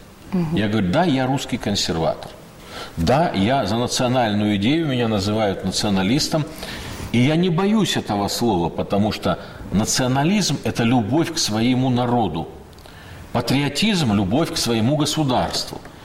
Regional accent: Omsk Oblast, Russia; also born or lived in Semipalatinsk; А я родился в Семипалатинске». Тогда это была Южная Сибирь. А дед мой приехал из Белоруссии, а вообще я вырос в Сибири и состоялся как сибиряк вот, на севере Омской области.

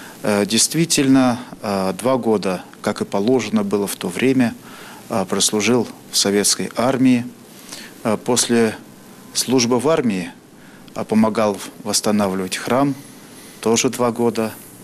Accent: Pavlovsky Posad, Moscow Oblast, Russia; born there; Родился я в Подмосковье, в городе Павловский Посад. Там жили и мои предки, хотя большей частью они выходцы из города Москвы.

